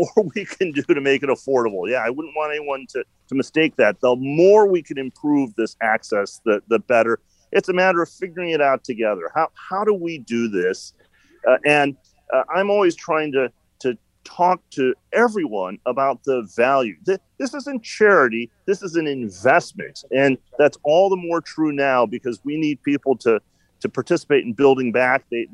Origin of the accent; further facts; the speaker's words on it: United States; because I'm an American through and through.